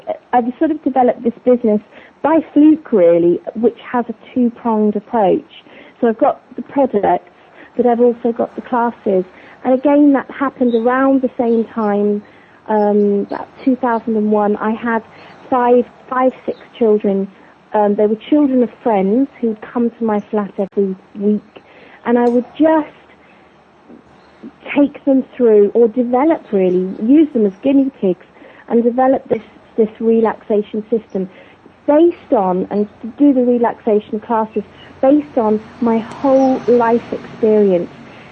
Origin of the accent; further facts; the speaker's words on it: Goa, India; also born or lived in England; I'm half Portuguese Indian, so I'm from Goa. My father's from Goa, and my mum is from England.